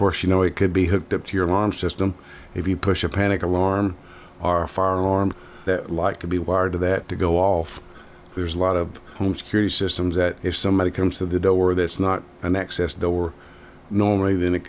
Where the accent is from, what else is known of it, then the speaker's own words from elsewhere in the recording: Murfreesboro, Tennessee, United States; And back when I was growing up in Murfreesboro, I knew where every high school was, every road was, every business was